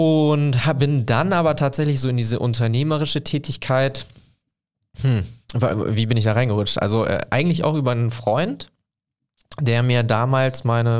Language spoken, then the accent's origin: German; Cologne, North Rhine-Westphalia, Germany; ich bin Kölner, obwohl ich irgendwie 35 Minuten hier hinfahren muss.